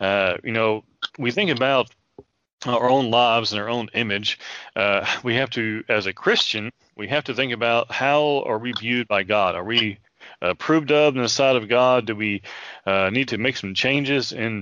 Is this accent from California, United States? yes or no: no; Arkansas, United States; You know, I'm an Arkansas Razorback fan because I grew up in Arkansas